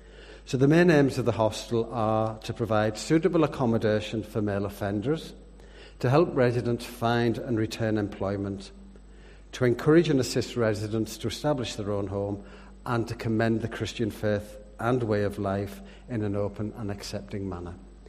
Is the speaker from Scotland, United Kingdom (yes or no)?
no; Yorkshire and the Humber, United Kingdom; accent: English; now in Northern Ireland; I have an English accent. I'd like to point out I'm the best kind of Englishman. I'm a Yorkshireman.